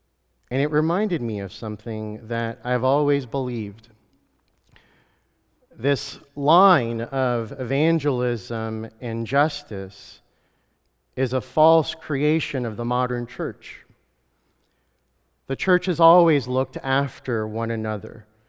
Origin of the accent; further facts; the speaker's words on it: Kentucky, United States; one in particular around probably the age of 10 or 12, growing up in Kentucky.